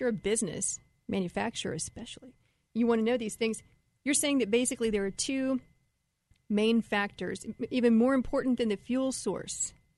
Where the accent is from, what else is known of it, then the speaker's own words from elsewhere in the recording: Texas, United States; because I'm a Texan myself